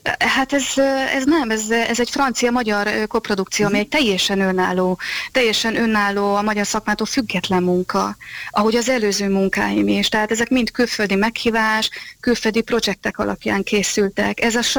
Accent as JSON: {"language": "Hungarian", "country": "Hungary", "said": "mint Magyarországról származó színésznő, a saját hazámat, bárhol vagyok, én azt képviselem, és én magyar vagyok."}